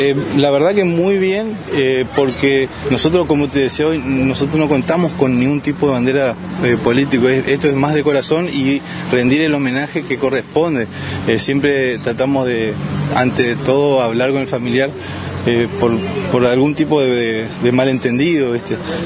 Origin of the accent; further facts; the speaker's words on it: Argentina; Que nosotros somos argentinos y en Alemania se hacía un homenaje y nosotros nada.